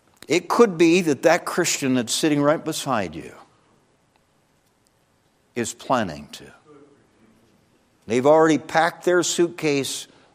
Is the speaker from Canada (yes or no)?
yes; St. Catharines, Ontario, Canada; we're from Niagara Falls, St. Catharines, Ontario area there.